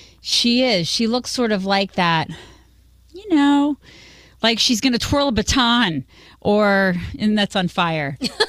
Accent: United States; We're American, man.

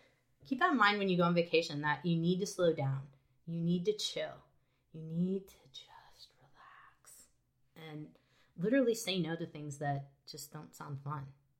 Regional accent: Winthrop Harbor, Illinois, United States; I grew up on Lake Michigan, the last town literally on Lake Michigan before you get to Wisconsin. It's called Winthrop Harbor.

